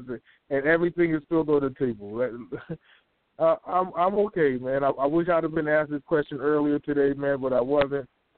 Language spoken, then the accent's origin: English; Connecticut, United States; I'm from Connecticut, people. I'm not from New York. I live around New York. You know what I'm saying? But I'm from Connecticut, man.